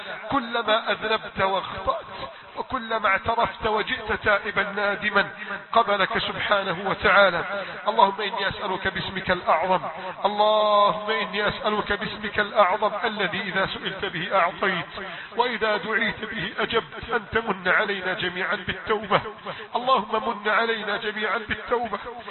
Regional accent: Egypt; احفظ بلدنا مصر

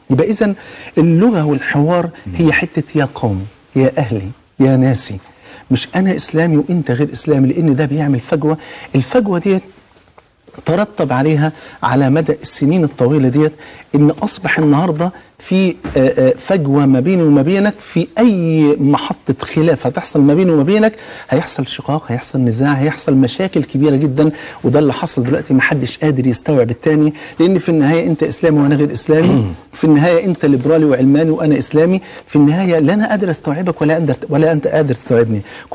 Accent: Egypt; انت مصري وانا مصري، انت مسلم وانا مسلم

